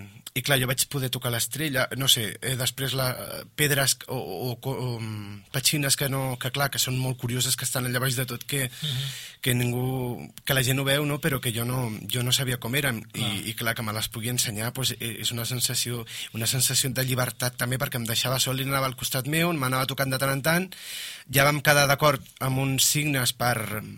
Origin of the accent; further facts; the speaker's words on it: Cerdanyola del Vallès, Catalonia, Spain; per Cerdanyola, com que és el meu poble, diguem, ja m'ho conec i ja vaig caminant.